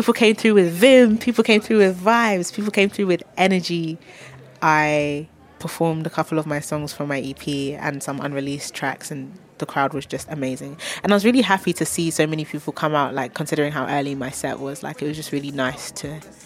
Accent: London, United Kingdom; And I'm from Southeast London

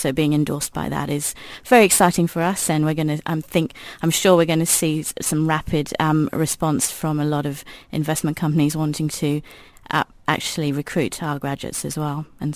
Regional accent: United Kingdom; accent: Queen's English; moved away; also born or lived in Singapore / Dubai / Sydney; I came from the UK, so I spoke the Queen's English.

